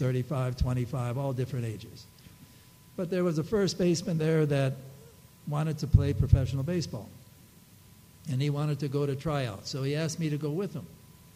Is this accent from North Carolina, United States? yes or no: no; Chicago, Illinois, United States; I was born on the South Side. Moved further south. There's no gun problems where I was from.